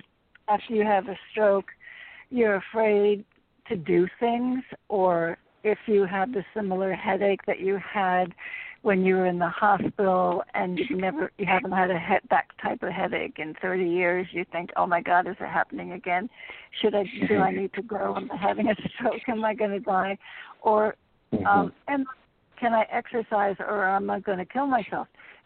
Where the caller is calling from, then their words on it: Connecticut, United States; Hi, from Connecticut. First time caller.